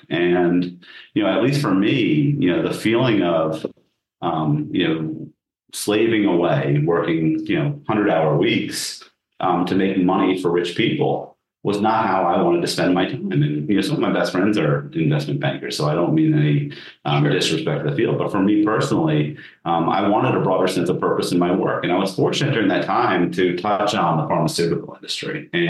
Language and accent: English; United States; I grew up outside of New York City